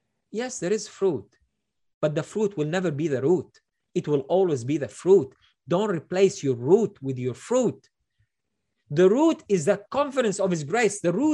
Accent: Sidon, South Governorate, Lebanon; I was born in Sidon. I grew up in Sidon, right?

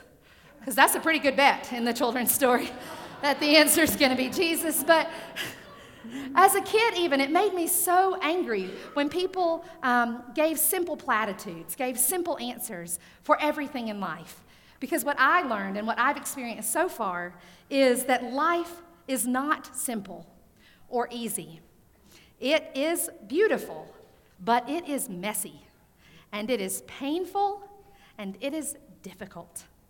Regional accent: South Carolina, United States; In the church where I grew up in South Carolina, a Southern Baptist church, we had an old preacher

